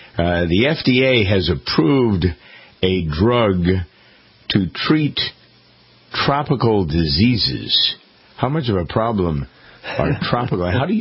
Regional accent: Framingham, Massachusetts, United States; we were talking about a girl from Connecticut who was spending time in Framingham, which is my hometown in Massachusetts

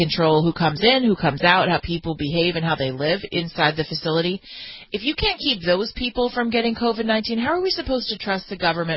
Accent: California, United States; But certainly in my home state of California

